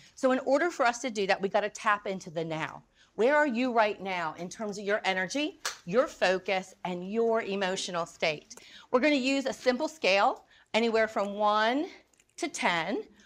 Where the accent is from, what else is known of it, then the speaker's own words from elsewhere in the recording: North Carolina, United States; But I'm from North Carolina.